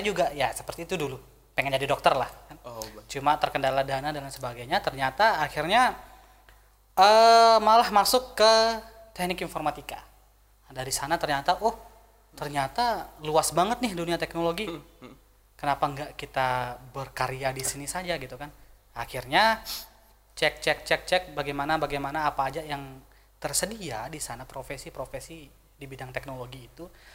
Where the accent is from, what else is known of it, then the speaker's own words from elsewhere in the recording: East Lombok, West Nusa Tenggara, Indonesia; saya dari Lombok Timur.